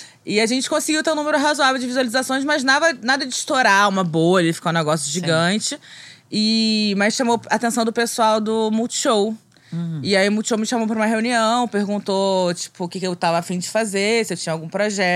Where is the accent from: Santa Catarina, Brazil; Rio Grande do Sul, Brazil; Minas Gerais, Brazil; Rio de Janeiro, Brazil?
Rio de Janeiro, Brazil; now in São Paulo, Brazil; Bom, eu sou carioca, morei aqui até 2017, que foi quando eu fui pra São Paulo.